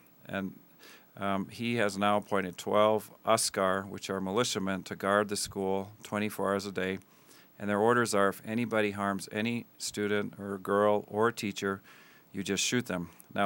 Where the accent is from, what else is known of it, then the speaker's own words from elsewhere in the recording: Tanzania; As a child, I grew up in Africa, in Tanzania, 15 years.